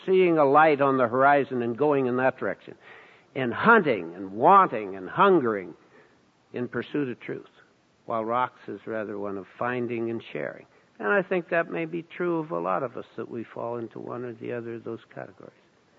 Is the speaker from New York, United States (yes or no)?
no; Chinook, Montana, United States; I grew up in Chinook. I was the second born of a tough old Montana pioneer lawyer